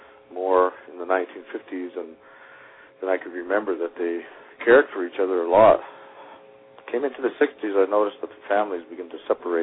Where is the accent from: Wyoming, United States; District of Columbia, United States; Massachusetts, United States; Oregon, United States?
Wyoming, United States; Well, I'm 54 years old, and I'm from the Wind River Indian Reservation in the center of Wyoming, in the Wind River Mountain Range, and I was raised on a reservation, born on a reservation in 1950